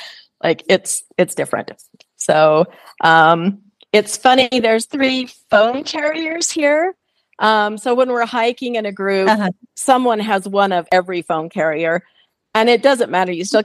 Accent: Utah, United States; it's just because you're in Wyoming and I'm from Utah, where we both have beautiful mountains.

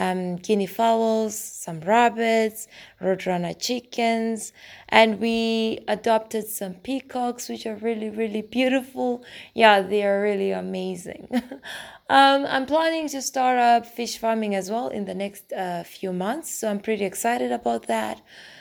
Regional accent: Chiredzi, Masvingo, Zimbabwe; I'm from Zimbabwe, like you already mentioned. I come from a small town called Chiredzi, which is well known for its sugarcane production.

